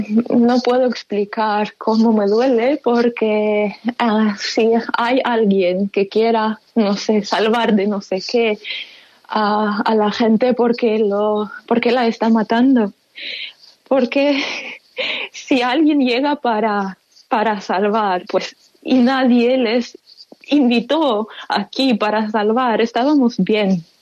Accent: Ukraine; pero nosotros, Ucrania, no tiene nada que ver con esto. No somos un territorio ruso para que se pueda, alcanzar algún meta político aquí en este país.

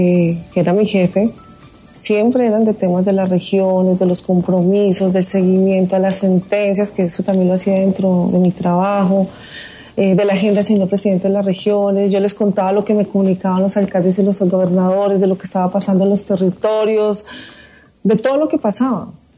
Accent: Boyacá, Colombia; Yo soy boyacense, yo no tengo apartamentos acá

